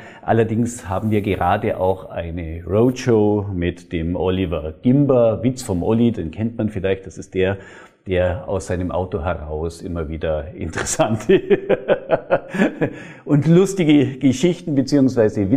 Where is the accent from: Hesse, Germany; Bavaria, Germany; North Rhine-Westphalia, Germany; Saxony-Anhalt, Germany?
Bavaria, Germany; Augsburg; ich bin ja Augsburger